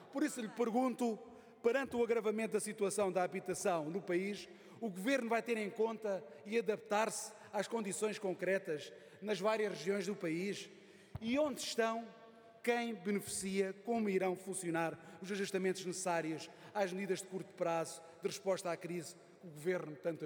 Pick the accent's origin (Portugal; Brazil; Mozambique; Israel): Portugal; Loulé, Algarve; em Loulé, de onde eu sou, no Algarve